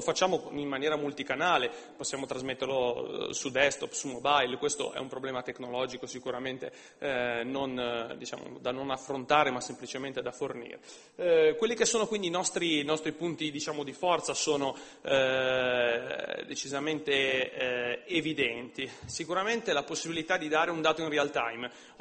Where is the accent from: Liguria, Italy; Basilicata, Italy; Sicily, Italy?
Liguria, Italy; Genoa; noi veniamo da Genova